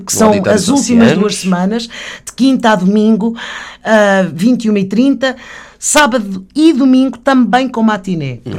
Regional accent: Lisbon, Portugal; Eu cresci num bairro típico, na Graça

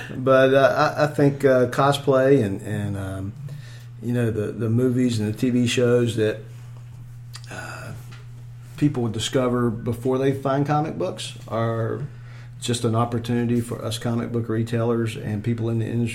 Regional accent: North Carolina, United States; I'm from North Carolina, and I like to draw comic books.

